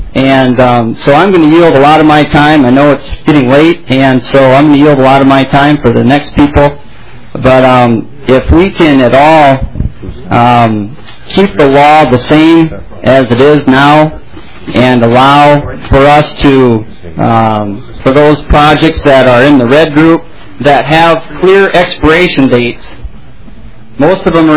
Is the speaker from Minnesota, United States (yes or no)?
yes; Blue Earth, Minnesota, United States; I'm from Blue Earth, Minnesota